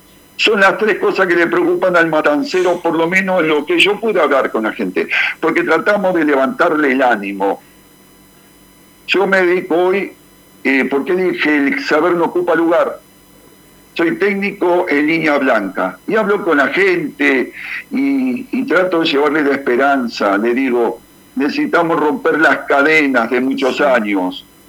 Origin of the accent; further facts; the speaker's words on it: Gregorio de Laferrere, Buenos Aires Province, Argentina; Yo soy de Gregorio de la Ferrere.